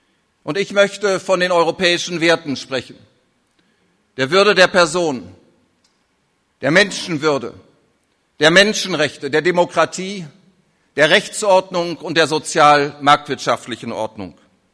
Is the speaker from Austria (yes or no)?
no; Germany; Ich hoffe, dass wir als Deutsche niemals vergessen